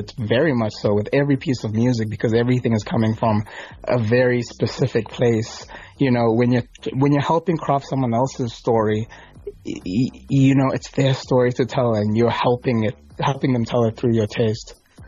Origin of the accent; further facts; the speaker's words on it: South Africa; growing up in South Africa, being at home every December for 2 months, you know, December to January in the last a few years when I've been away, I just have like these influences that'll never leave me.